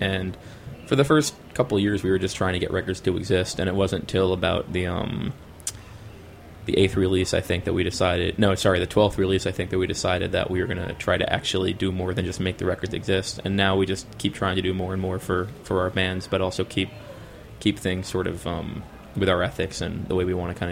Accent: New Jersey, United States; basically, I grew up in the Jersey area. I was going to a lot of shows in New Brunswick

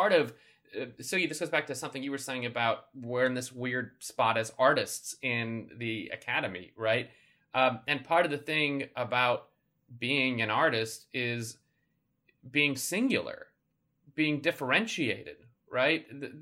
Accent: Chicago, Illinois, United States; Growing up in Chicago in the 80s and 90s, it seemed to me that I really might be related to anyone with brown skin and a Bollywood accent.

